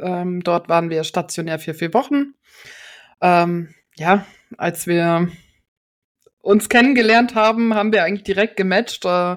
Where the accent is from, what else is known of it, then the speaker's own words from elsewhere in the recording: Bavaria, Germany; born there; now in Mannheim, Germany; ich bin 23 Jahre alt, komme gebürtig aus dem Allgäu und wohne jetzt seit circa 1,5 Jahren in Nähe Mannheim.